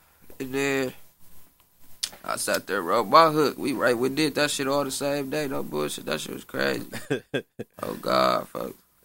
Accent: Milwaukee, Wisconsin, United States; I'm from Milwaukee. East side of Milwaukee, fool.

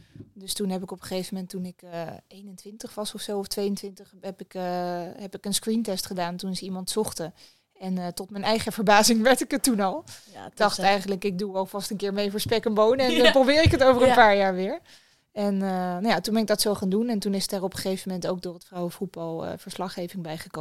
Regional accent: Hilversum, North Holland, Netherlands; also born or lived in Kortenhoef; Ik ben opgegroeid in de omgeving Hilversum. Met mijn vader woonde ik in Hilversum, met mijn moeder in Kortehoef, een dorpje ernaast. Dus daar ben ik opgegroeid en toen ben ik rond mijn 18e, 19e ben ik naar Amsterdam vertrokken. En daar heb ik tot een jaar geleden gewoond en nu woon ik in Amersfoort.

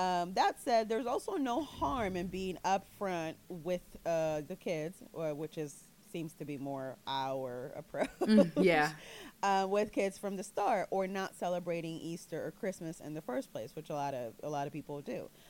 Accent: Puerto Rico; Me, for example, I grew up in Puerto Rico

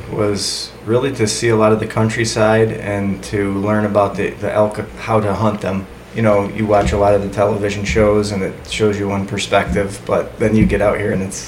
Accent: Palmyra, New York, United States; from Palmyra, New York.

